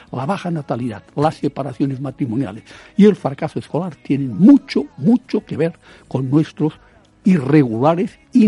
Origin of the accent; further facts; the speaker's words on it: Spain; Somos el país europeo que menos duerme.